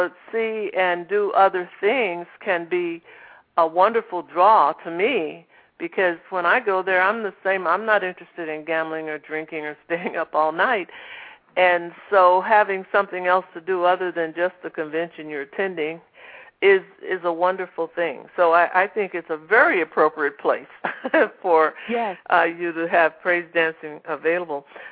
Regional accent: St. Louis, Missouri, United States; That's my hometown.

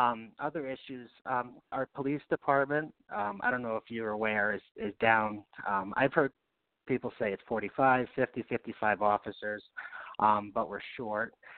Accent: Knox, New York, United States; So I grew up in the Helderberg Hill towns, the town of Knox. You know, it's about population, well, 2,200, 2,300. I grew up in Knox my whole life, you know, until I was 18.

